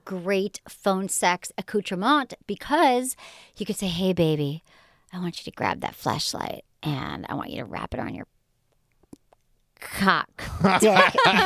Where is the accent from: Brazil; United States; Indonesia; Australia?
Australia; I'm from Australia.